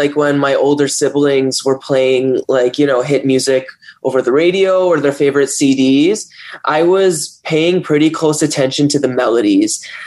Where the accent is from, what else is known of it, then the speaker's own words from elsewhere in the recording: Ottawa, Ontario, Canada; born there; now in Toronto, Canada; I was born in Ottawa. I have a Persian background, although I'm Canadian born, and now I'm living in Toronto.